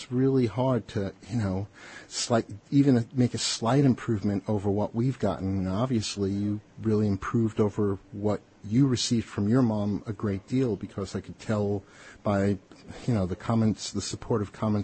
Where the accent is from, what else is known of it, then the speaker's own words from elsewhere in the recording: Elmont, New York, United States; Oh, okay. I grew up in Elmont.